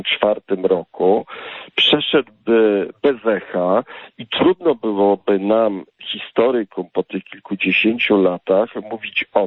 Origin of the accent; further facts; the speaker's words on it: Warsaw, Masovian Voivodeship, Poland; ja pochodzę z Warszawy